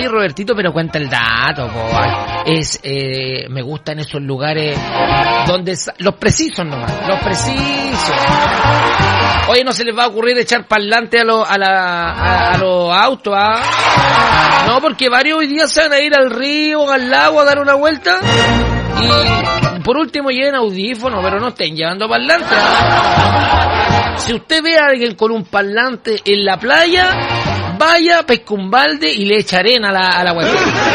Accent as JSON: {"language": "Spanish", "town": "Carahue", "region": "Araucanía", "country": "Chile", "tie": "born or raised there", "said": "Saludos desde Carahue con mis pequeños escuchándolo, el Benja y el Maxi. Oye, Carahue es mi ciudad natal. Así es, Ecuador. Nací un lunes 23 de noviembre del año 1900."}